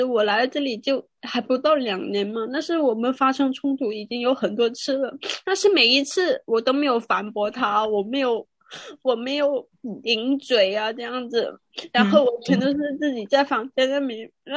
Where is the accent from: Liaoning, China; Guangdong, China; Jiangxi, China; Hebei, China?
Guangdong, China; Taishan; moved away as an adult; now in New York, United States; 然后我们都是广东人了、啊、我们是广东台山了